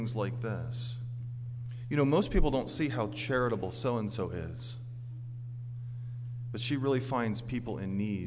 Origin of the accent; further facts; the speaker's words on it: Orlando, Florida, United States; I grew up in Orlando, Florida, so I kind of think of South Holland as around here.